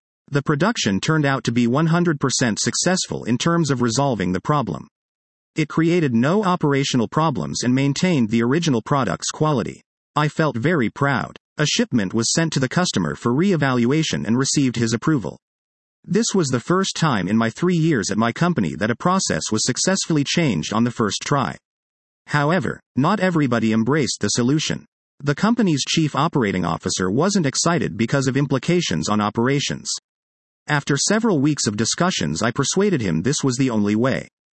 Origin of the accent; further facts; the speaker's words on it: Iran; English is a second language; also born or lived in Mexico / United States; Growing up in Iran and having lived in Mexico and the US